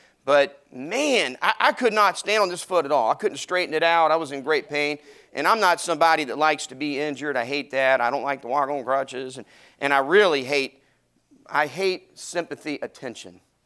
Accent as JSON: {"language": "English", "region": "Arkansas", "country": "United States", "tie": "born there", "lives_now": "San Antonio, United States", "said": "y'all know that I wasn't born here in Texas, and I was born in Arkansas, and I haven't lived there in years and years and years."}